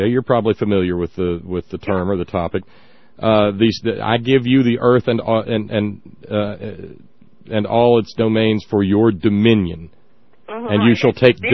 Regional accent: Alabama, United States; I grew up in Alabama and in the heart of the Tennessee Valley Authority.

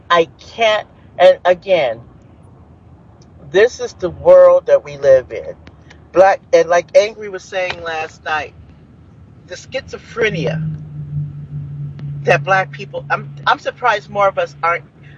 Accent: United States; I'm just American, you know

